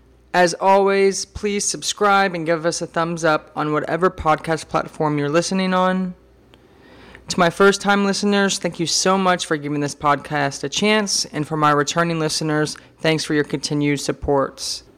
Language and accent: English; Atlanta, Georgia, United States; So the team I play for, I'm from Atlanta and I play for a team there